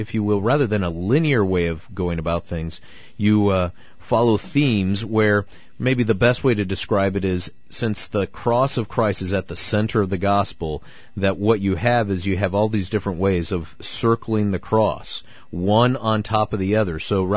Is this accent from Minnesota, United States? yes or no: no; Carthage, Missouri, United States; also born or lived in Midwest; Well, I've kind of lived all over the Midwest, but when I was 11, my family settled in Carthage, Missouri, southwest corner of the state.